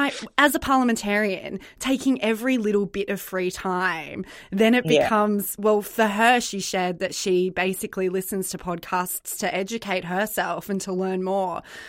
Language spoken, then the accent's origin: English; Sydney, New South Wales, Australia; I grew up in Sydney and my school was on the other side of the Harbour Bridge